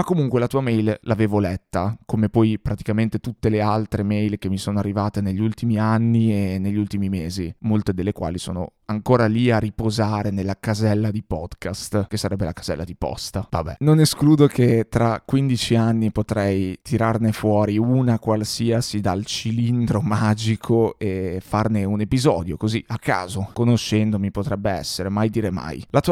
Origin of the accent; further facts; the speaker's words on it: Riccione, Emilia-Romagna, Italy; a dicembre compio 35 anni, ma ti assicuro che non li dimostro, e sono di Riccione.